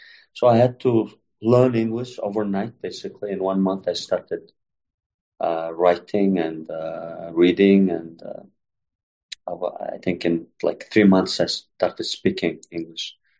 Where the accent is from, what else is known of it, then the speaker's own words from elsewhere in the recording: Mongolia; English is a second language; I'm from Mongolia. I'm 52, so not that young.